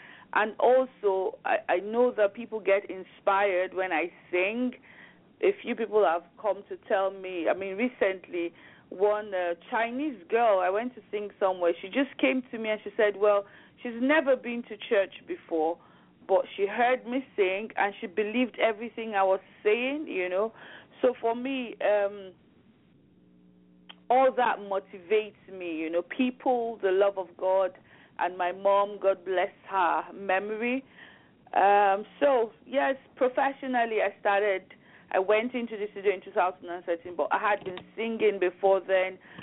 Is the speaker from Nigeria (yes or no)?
yes; Nigeria; now in Aberdeen, United Kingdom; I am currently located in Aberdeen in United Kingdom, Scotland, but originally I am from Nigeria.